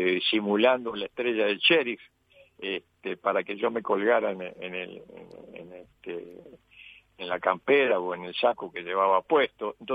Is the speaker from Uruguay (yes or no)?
yes; Uruguay; acá en Uruguay, en mi país